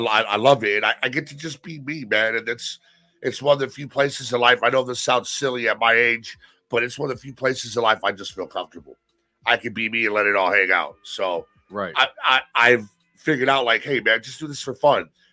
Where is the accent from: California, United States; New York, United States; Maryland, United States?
California, United States; also born or lived in Texas / Colorado; I lived in Texas for 4 years. I lived in Colorado for 2 years. I lived in Chicago for 6 months. I grew up in Northern California, been up and down the coast.